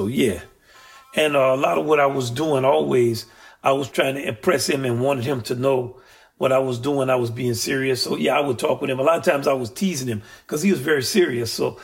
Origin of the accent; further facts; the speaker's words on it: New Orleans, Louisiana, United States; I'm from New Orleans, which was a big place for trading slaves.